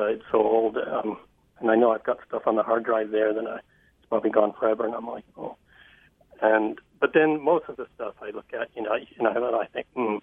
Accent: Mexico; moved away; also born or lived in Rome, Italy; growing up in Mexico and out in Rome, and then coming up here and struggling with, culture shocks and things.

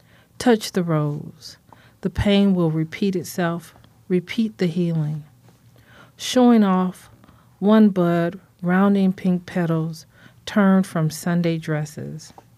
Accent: Chicago, Illinois, United States; I grew up primarily on the South Side, and later I moved to the Bronzeville area.

